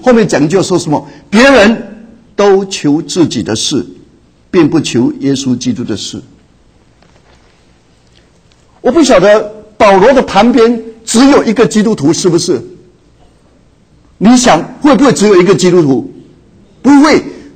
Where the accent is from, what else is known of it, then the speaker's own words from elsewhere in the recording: Taiwan; born there; 想想我出生的地方台湾，